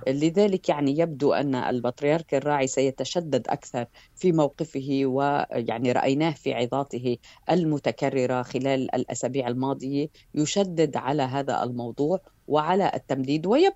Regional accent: Lebanon

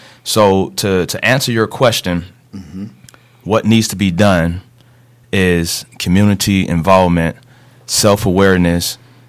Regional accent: Florida, United States; because I'm from South Florida.

